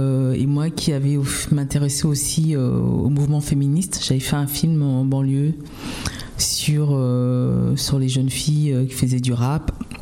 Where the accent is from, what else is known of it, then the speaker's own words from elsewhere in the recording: Cameroon; born there; moi, je suis née au Cameroun